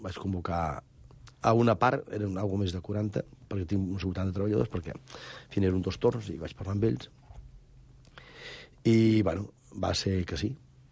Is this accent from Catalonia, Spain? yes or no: yes; Catalonia, Spain; Estem a Catalunya i soc català.